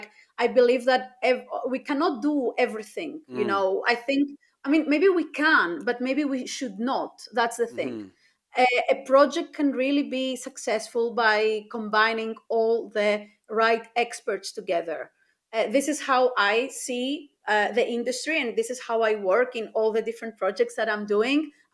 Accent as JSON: {"language": "English", "country": "Greece", "said": "I'm also originally from Greece, and I'm right now like spending a lot of my time here"}